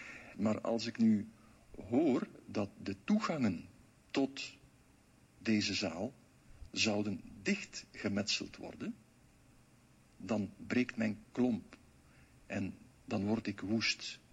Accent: Flanders, Belgium; Ik ben een Vlaming, geboren met een baksteen in de buik.

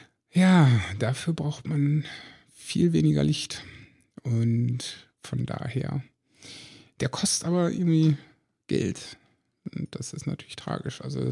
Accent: Lower Saxony, Germany; Das heißt, ich bin zurück in meine alte Heimat gefahren

